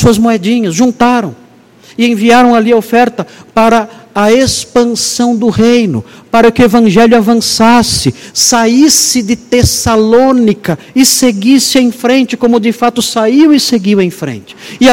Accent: Brazil; É a nossa saga como brasileiros que somos.

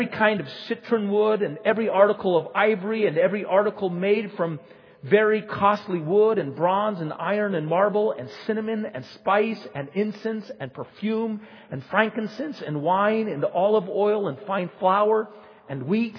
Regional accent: United States; So it said … I'm from the United States. I'm married. I have 5 children

